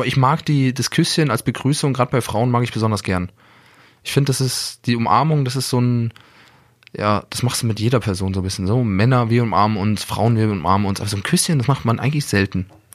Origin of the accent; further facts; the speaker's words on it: France; now in Germany; Halb Franzose. Ich bin ja Franzose